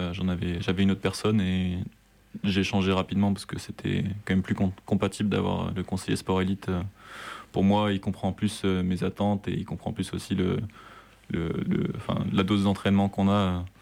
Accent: Compiègne, Hauts-de-France, France; Et de base, donc je suis de Compiègne

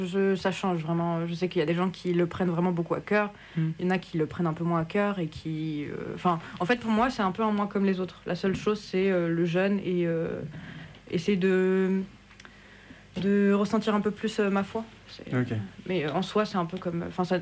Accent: France; Je suis née en France, mais mes deux parents sont tunisiens.

